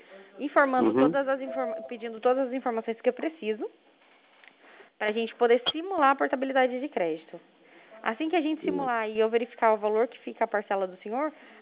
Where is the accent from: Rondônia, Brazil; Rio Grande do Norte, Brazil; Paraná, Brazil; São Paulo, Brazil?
Paraná, Brazil; Cornélio Procópio; eu sou de Cornélio Procópio, no Paraná.